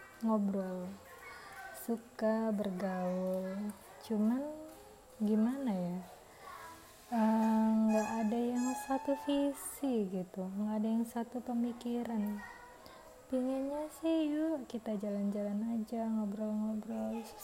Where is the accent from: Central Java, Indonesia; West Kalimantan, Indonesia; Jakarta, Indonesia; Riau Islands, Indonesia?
Jakarta, Indonesia; also born or lived in Malang; Aku itu dari kecil tinggal di Jakarta, habis itu tinggal di Malang, tinggal di Jakarta 12 tahun, tinggal di Malang 4 tahun, habis itu kerja pindah-pindah.